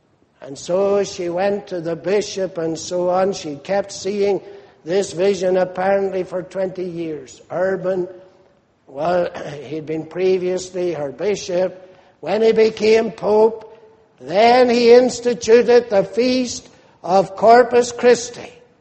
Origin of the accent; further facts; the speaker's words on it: Ireland; now in Australia; Well, I know I'm Irish, but I have seen that vision hundreds of times.